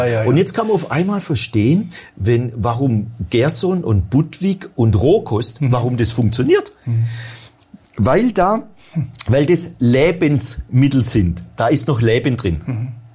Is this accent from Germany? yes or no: yes; Baden-Württemberg, Germany; ich bin Schwabe